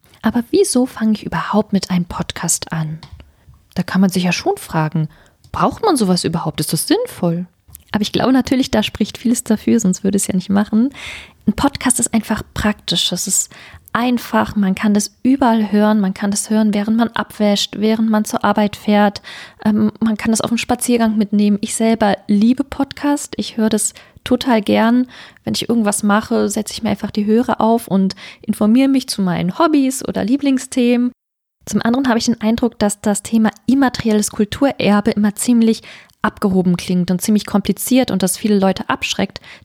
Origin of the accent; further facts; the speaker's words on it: Berlin, Germany; moved away as an adult; Und zwar bin ich in Berlin geboren und auch aufgewachsen bis zu meinem 21. Lebensjahr, genau.